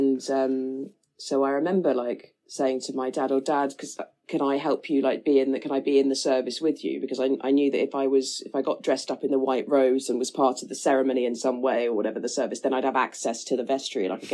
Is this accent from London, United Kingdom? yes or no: yes; London, United Kingdom; I grew up in Notting Hill because my dad was a vicar and his parish at the time when I was born was in Notting Hill, Notting Hill Gate. So that's where we were when I was born.